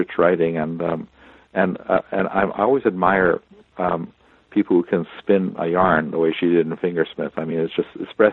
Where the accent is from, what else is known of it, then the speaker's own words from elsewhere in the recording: Toronto, Ontario, Canada; the street where I grew up in Toronto